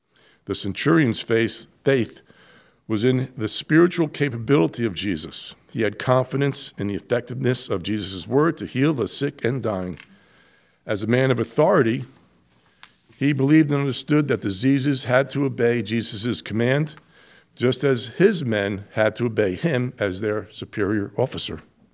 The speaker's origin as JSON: {"language": "English", "region": "New Jersey", "country": "United States", "said": "Luke uses the Greek word, I'm from New Jersey, doulos, meaning bondslaven."}